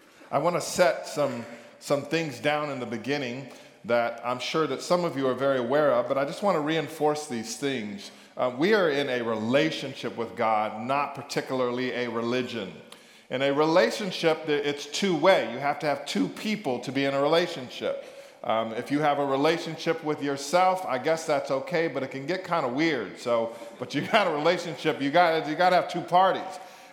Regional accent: California, United States; now in Maryland, United States; So you gotta bear with me because I'm a Californian.

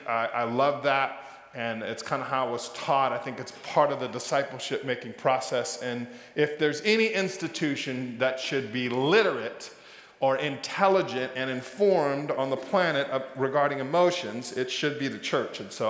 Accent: West Coast, United States; born there; if you were born on the West Coast like me, just seeing that gives me the feels.

